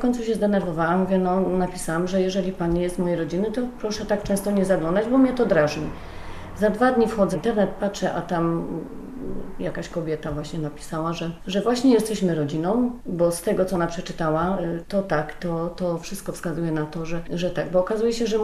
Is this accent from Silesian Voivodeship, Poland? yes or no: yes; Silesian Voivodeship, Poland; accent: Silesian; ja lepiej mówię po śląsku, jak jego własne rodzeństwo, bo teraz mówię po polsku, ale normalnie czasami jak ktoś dzwoni do mnie i przez telefon słyszę śląską mowę, no automatycznie u mnie to tak jest przeskakiwanie, automatycznie przestawiam się na śląski